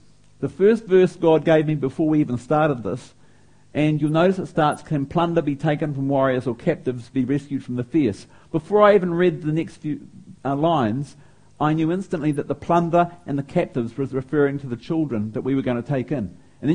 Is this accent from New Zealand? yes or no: yes; Auckland, New Zealand; Now, I'm a Kiwi, and I'm an Aucklander, and there's plenty of beaches around Auckland